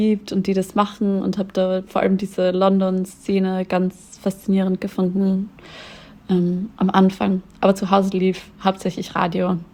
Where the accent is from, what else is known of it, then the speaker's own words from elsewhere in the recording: Styria, Austria; Also ich bin in der Steiermark aufgewachsen, in Österreich, in einem kleinen Dorf.